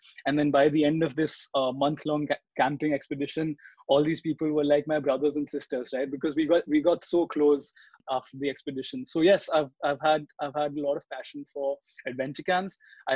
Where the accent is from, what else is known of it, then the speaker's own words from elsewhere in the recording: Delhi, India; I was born and brought up in Delhi. I come from a family of educationists.